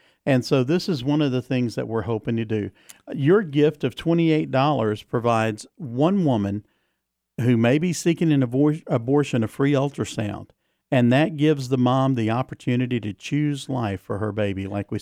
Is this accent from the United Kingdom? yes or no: no; the South, United States; accent: southern; my southern accent broke through.